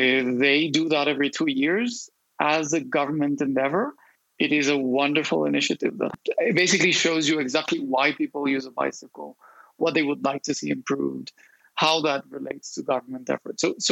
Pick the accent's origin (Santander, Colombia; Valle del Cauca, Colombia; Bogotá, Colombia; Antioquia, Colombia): Bogotá, Colombia; English is a second language; I'm from Bogota, in Colombia.